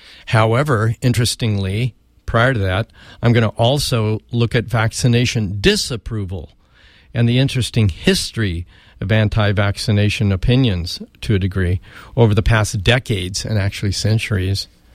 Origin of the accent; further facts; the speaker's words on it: Chico, California, United States; Okay, Chico's my hometown, so summer's always been hot here, right?